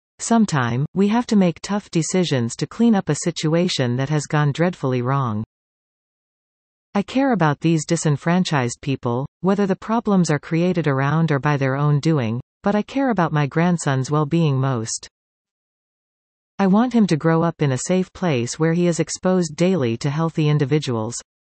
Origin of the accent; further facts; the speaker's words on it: Calgary, Alberta, Canada; My hometown of Calgary is no longer a feel-safe city where I could go out dancing as a single lady and get home by bus.